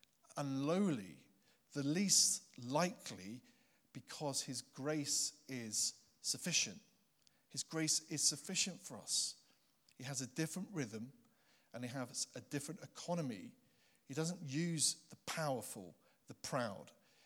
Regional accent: England, United Kingdom; born there; also born or lived in Highlands, Scotland; I became a Christian at the age of 18. So I was born in England and born again in Scotland, which was a great way around. So for 30 years, I've been trying to rediscover my Highland accent, but I haven't been able to rediscover that accent.

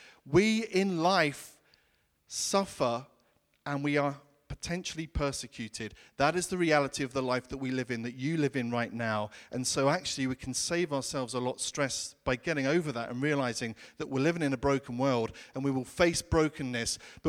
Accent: United Kingdom; Okay, I know we're British and we struggle, and some of us maybe aren't British, and we can do that more easily.

